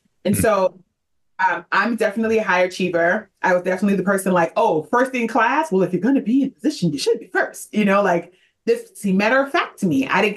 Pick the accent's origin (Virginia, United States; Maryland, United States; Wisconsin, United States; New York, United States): New York, United States; New York City; now in Atlanta, United States; And so I am removed from New York City, where I'm from, born and raised, to Atlanta.